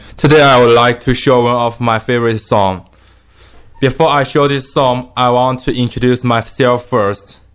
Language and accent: English; Shanghai, China; English is a second language; now in Seattle, United States; my major is management. I come from Shanghai, the biggest city in China. You probably knew that already. I have been living in Seattle for 3 years.